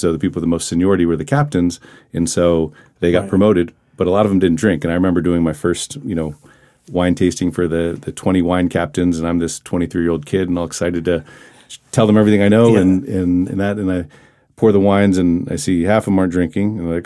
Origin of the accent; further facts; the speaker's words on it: Columbus, Ohio, United States; And, I grew up in Columbus, Ohio, so there weren't sommeliers there.